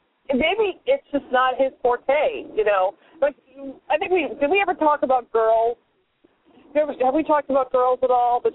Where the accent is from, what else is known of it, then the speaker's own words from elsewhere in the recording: Wayne, Illinois, United States; who actually is from my hometown of Wayne, Illinois, which I find interesting